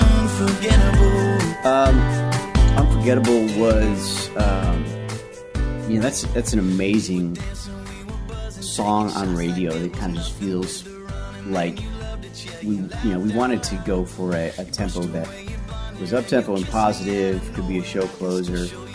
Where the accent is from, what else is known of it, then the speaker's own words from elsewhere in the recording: Detroit, Michigan, United States; and I'm from Detroit, and I love his voice, and he loves soul music as much as I do.